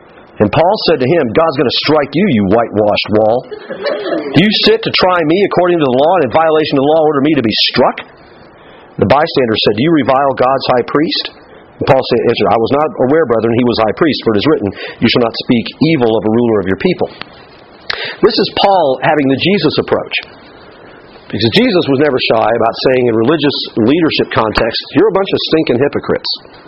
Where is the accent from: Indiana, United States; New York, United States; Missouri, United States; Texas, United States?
Indiana, United States; I was on the basketball team growing up in Indiana.